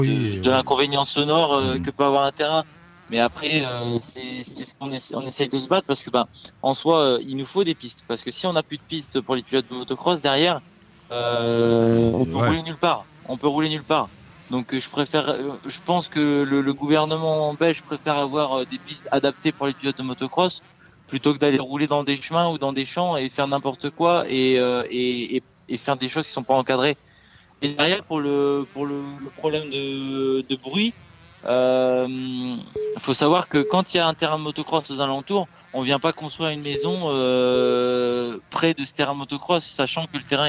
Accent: France; born there; Je suis né en France et donc mes premières années de moto, je les ai faites en France

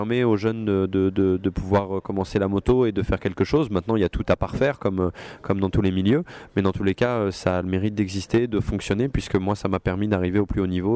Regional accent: Le Mans, Pays de la Loire, France; puisque je suis natif du Mans.

